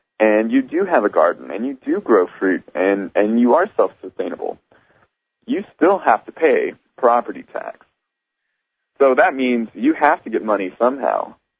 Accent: United States; I mean, even I'm annoyed, and I'm an American.

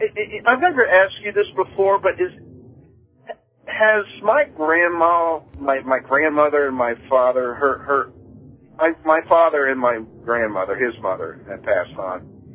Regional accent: Ohio, United States; I was raised up in Ohio, so I know what snow is

